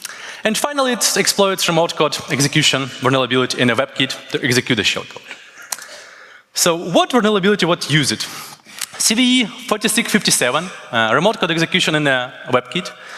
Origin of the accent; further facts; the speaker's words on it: Kyiv, Ukraine; English is a second language; I'm from Kyiv, Ukraine.